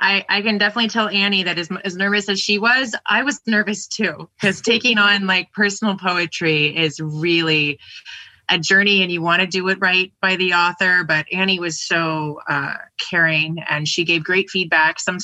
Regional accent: Oklahoma, United States; I'm originally from Oklahoma. I went to school for musical theater in New York City. And then I moved

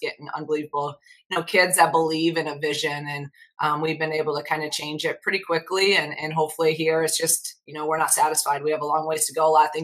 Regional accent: Iowa, United States; I'm from Iowa, so growing up in Big Ten country, I've watched it my entire life.

